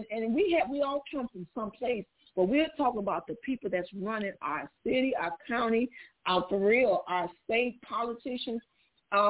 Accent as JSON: {"language": "English", "town": "Chicago", "region": "Illinois", "country": "United States", "lives_now": "New York, United States", "said": "doesn't mean just because I'm in New York that I'm going to do what I need to do for New York because I'm from Chicago."}